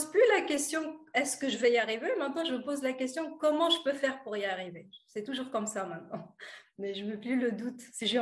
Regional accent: Tunisia; moved away as an adult; c'était de quitter mon pays d'origine qui est la Tunisie. Donc, j'ai fait ça à l'âge de 25 ans.

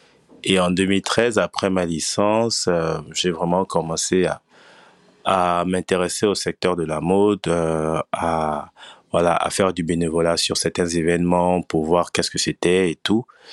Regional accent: Gabon; now in Dakar, Senegal; je suis Gabonais d'origine et je suis basé à Dakar.

